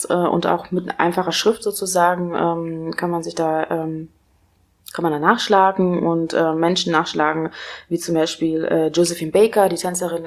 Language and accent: German; East Germany, Germany; Und ich bin ja auch in Ostdeutschland groß geworden, ein Teil 8 Jahre meines Lebens.